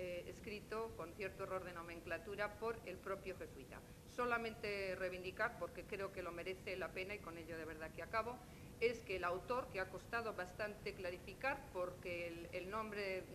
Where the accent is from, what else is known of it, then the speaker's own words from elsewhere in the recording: Basque Country, Spain; Yo, como vengo del País Vasco y no quiero entrar a hacer política